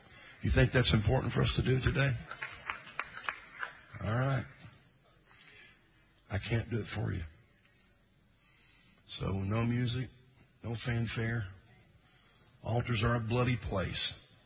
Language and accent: English; Midwest, United States; I'm from the Midwest. Don't be doing that to me. It's got to be Joe or Sally.